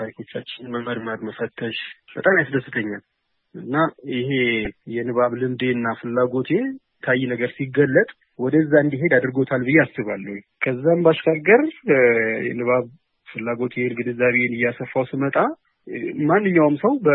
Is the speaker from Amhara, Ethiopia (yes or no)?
yes; Dessie, Amhara, Ethiopia; born there; የተወለድኩት በደሴ ከተማ ነው።